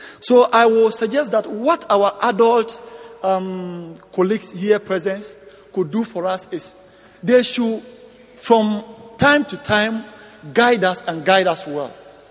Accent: Ghana; from Ghana, and I applaud our panel for the wonderful job done.

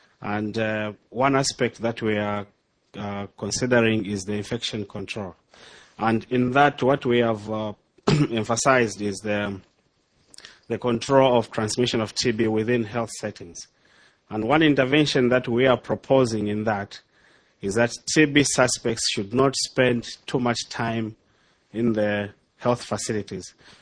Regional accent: Zambia; from Zambia.

